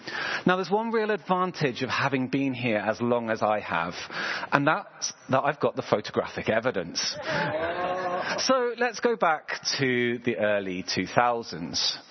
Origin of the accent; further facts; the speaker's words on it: Melksham, South West England, United Kingdom; moved away as an adult; I was originally from Melksham in Wiltshire in the southwest of England. And I came up here in about the year 2000 to study physics and astronomy